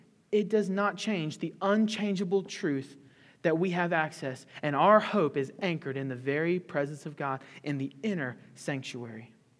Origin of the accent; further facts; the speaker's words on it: Louisiana, United States; I'm from Louisiana. I did my undergraduate at Louisiana Tech.